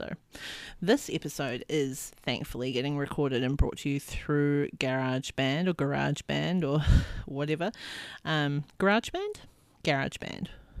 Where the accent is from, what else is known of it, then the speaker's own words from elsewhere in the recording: New Zealand; now in Australia; I'm recording this in Australia. I'm from New Zealand.